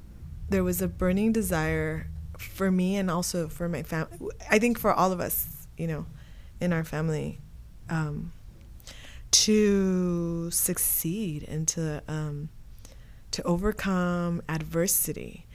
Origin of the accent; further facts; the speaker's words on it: Delano, California, United States; I grew up in Delano, California. And this is a farmworking community.